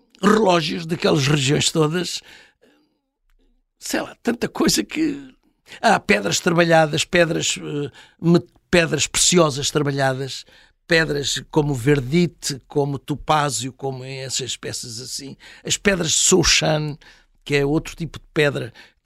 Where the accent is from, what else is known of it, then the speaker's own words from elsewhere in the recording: Daman, Dadra and Nagar Haveli and Daman and Diu, India; also born or lived in Goa; Depois, quando era criança, em Damão falava gusarate com as outras crianças.